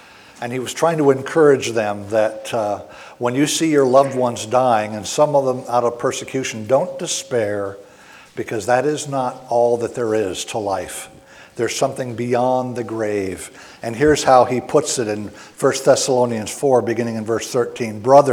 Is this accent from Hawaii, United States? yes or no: yes; Hawaii, United States; born there; I was born in Hawaii. My mother was born and raised in Hawaii.